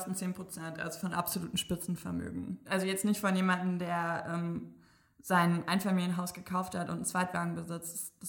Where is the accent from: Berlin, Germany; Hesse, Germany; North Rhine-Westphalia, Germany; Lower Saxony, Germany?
Berlin, Germany; ich bin ja im Wedding aufgewachsen in Berlin, kein wohlhabender Bezirk, und habe das immer wieder gesehen.